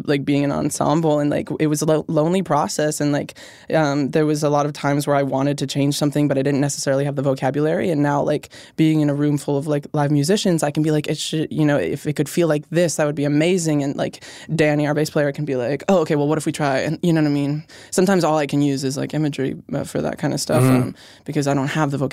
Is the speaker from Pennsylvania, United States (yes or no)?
yes; Pennsylvania, United States; that one's about growing up in Pennsylvania, that one's about not having much money.